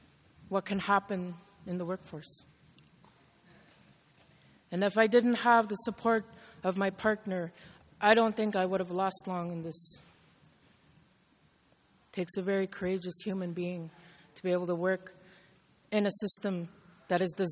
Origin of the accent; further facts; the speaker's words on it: Chisasibi, Quebec, Canada; I'm a community member. Like I said before, I was originally from Chisasibi.